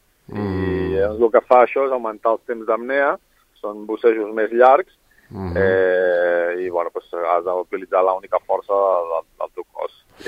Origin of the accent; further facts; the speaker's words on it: Montgat, Catalonia, Spain; jo soc de Montgat, un poble aquí de...